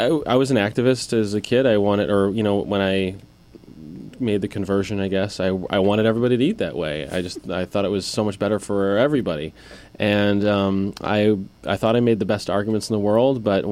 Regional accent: Buffalo, New York, United States; I grew up with this particular palate in Buffalo, and you know, having German grandparents and. Growing up in Buffalo.

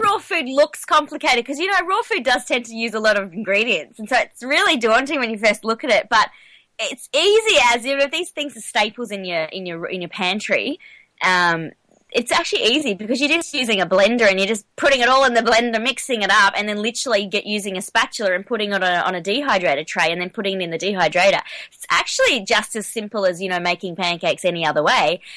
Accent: Australia; I'm the Aussie, and I say it as an Aussie.

